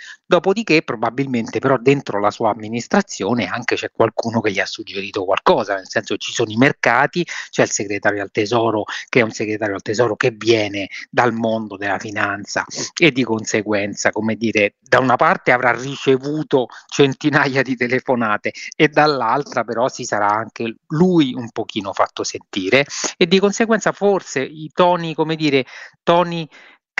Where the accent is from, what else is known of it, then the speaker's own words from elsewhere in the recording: Rome, Lazio, Italy; In Italia, a Roma, da dove vengo io in particolar modo, no?